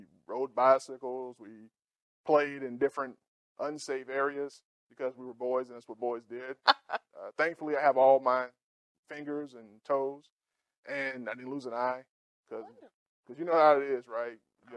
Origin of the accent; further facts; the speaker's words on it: Morven, Georgia, United States; So Morven is a small town in South Georgia. We farm mostly for a living. Everybody in the area farms on some level.